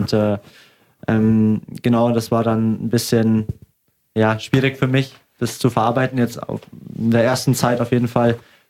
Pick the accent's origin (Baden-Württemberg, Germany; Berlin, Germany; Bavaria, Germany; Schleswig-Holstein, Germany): Bavaria, Germany; Augsburg; Ich bin Augsburger durch und durch und ich liebe es hier zu spielen